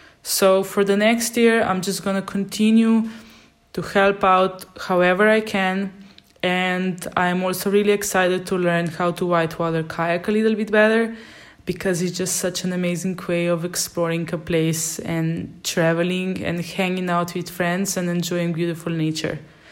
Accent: Slovenia; I moved from the beautiful Dolomites in northern Italy back to my home country of Slovenia, that is very well known for its alpine environment, and 60% of the country is covered in forest.

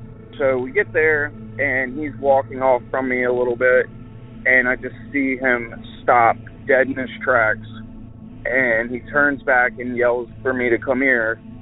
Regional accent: Richmond, Virginia, United States; I'm from Richmond, Virginia, and I've been listening to your podcast now for about a week

